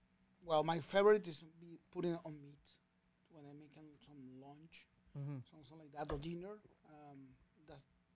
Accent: Venezuela; now in Canada; Well, I came from Venezuela.

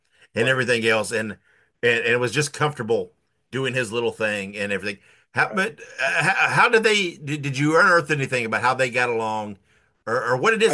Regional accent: Indiana, United States; I'm originally from Indiana. I'm a Dick the Bruiser fan.

